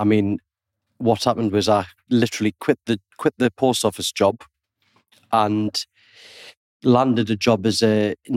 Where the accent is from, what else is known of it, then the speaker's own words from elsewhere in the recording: Consett, North East England, United Kingdom; But yeah, no, from Consett, County Durham. Had a fantastic upbringing. I grew up with my grandma and my mum brought me up.